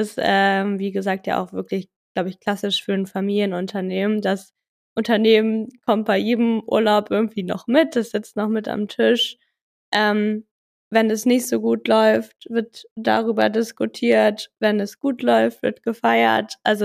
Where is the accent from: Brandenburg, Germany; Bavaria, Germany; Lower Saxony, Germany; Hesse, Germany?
Lower Saxony, Germany; Hanover; Hannover ist und war immer meine Heimat aber irgendwo und deshalb freue ich mich aber auch nächstes Jahr dann wieder hier zurückziehen zu dürfen